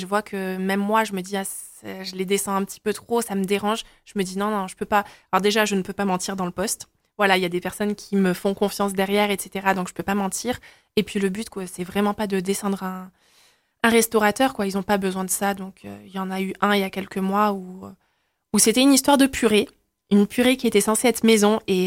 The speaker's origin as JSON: {"language": "French", "region": "Auvergne-Rhône-Alpes", "country": "France", "said": "Alors, je suis une vraie auvergnate, hein, pour le coup."}